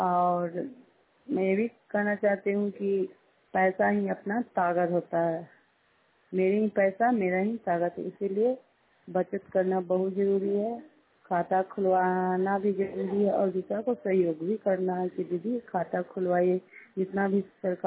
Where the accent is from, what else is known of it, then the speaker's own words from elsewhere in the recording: Mirzapur, India; और मैं मिर्जापुर पंचायत के रहने वाली हूँ, इंसा प्रखंड के रहने वाली हूँ।